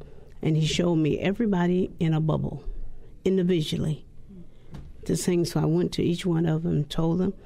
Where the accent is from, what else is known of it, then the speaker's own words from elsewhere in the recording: Mississippi, United States; Okay, I'm from Mississippi. I was in the field, I got to tell it, and hoeing cotton, you might not know about that, in hot sun.